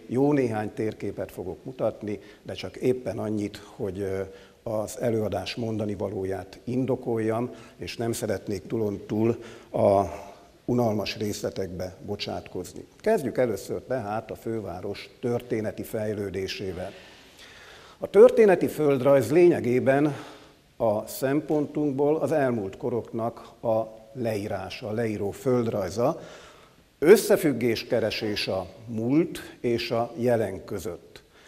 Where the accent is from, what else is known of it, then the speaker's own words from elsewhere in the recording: Vas, Hungary; az én szükebb szülőhazámban is ismerik, hiszen Vas megyében